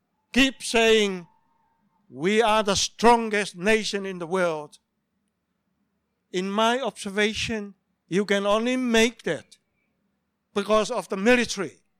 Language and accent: English; Tonga; moved away; I grew up in Tonga as a young person like you, and I was told how to be young people. I moved to another nation